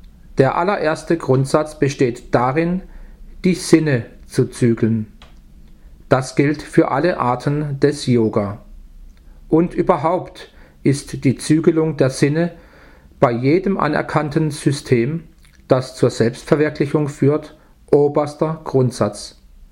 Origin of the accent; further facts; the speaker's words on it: India; Ich wurde in Indien geboren, wuchs heran, heiratete dann und verbrachte ein paar schöne Jahre mit meiner Frau.